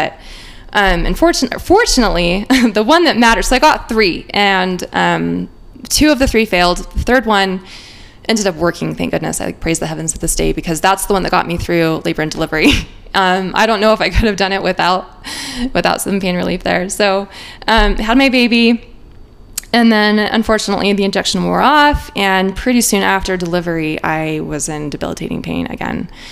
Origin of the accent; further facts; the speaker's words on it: Salt Lake City, Utah, United States; moved away as an adult; now in Los Angeles, United States; I grew up in Utah, Salt Lake City. I moved out to Los Angeles in my mid-20s to pursue my dreams in the music industry